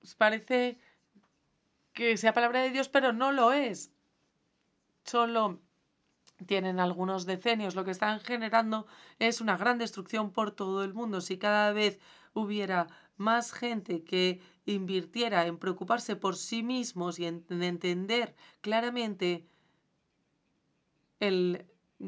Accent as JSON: {"language": "Spanish", "country": "India", "tie": "born or raised there", "said": "Yo crecí en la India, en la era socialista"}